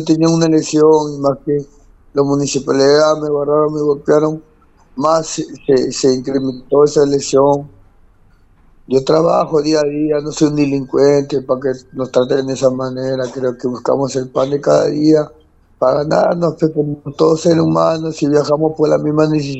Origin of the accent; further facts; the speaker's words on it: Chiclayo, Lambayeque, Peru; De Chiclayo.